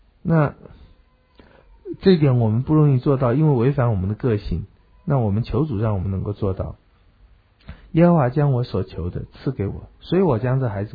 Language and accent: Chinese; China; 我们中国人这么会读书，然后现在中国这么这个经济还有知识能力这么强